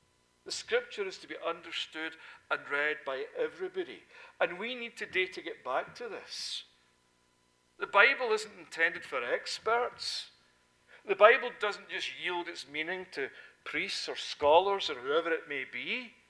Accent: Scotland, United Kingdom; I remember growing up in Scotland, and often at the end of a service I would hear the old ladies, the old caiachs as we would call them.

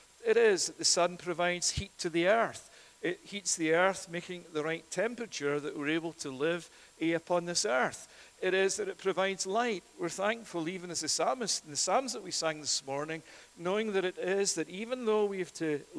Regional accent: Scotland, United Kingdom; I would say that because I'm from Scotland. And it is that Scotland is the place of horizontal rain.

